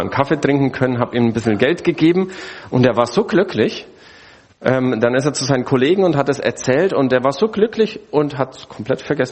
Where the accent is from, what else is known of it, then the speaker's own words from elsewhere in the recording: Brazil; now in Germany; Ich bin ja in Brasilien aufgewachsen, habe dort den Führerschein gemacht